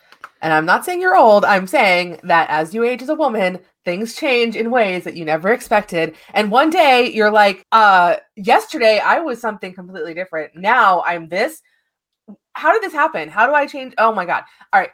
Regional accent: New York, United States; I grew up in New York.

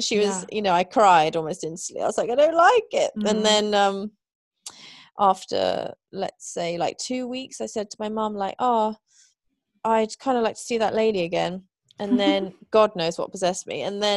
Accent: Islington, London, United Kingdom; We lived in London. I grew up in Islington.

